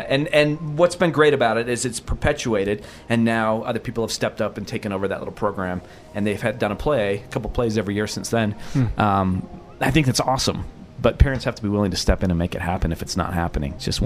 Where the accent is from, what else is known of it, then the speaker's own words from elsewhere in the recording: Utah, United States; It's hard to hide it with me when I say I'm from Utah and I say I have five kids.